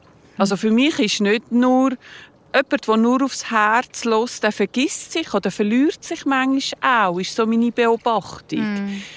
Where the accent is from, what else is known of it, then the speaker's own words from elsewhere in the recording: Serbia; now in Switzerland; der Teil, wo ich herkomme, aus Ex-Jugoslawien. Serbien, dort gibt es so einen Schlangenfluss, Berge rundherum, ein Brunnen in der Mitte, meine Grossmutter in so Hosenrock und Kopftuch